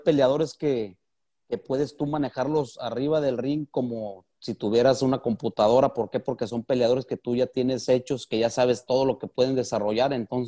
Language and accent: Spanish; Mexico; Y como mexicano es un orgullo